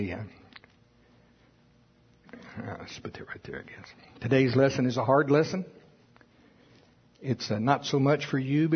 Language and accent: English; United States; I am from Pottawatomie County.